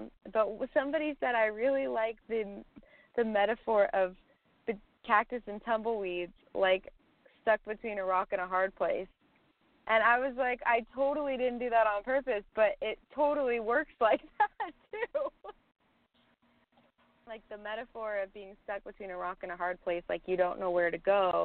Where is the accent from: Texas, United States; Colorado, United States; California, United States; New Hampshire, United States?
California, United States; Palmdale; After I went back to my hometown, after being gone for a really long time, I was visiting a friend of mine, and I stopped at the store and got out of the car, and it's very, very windy in Palmdale, California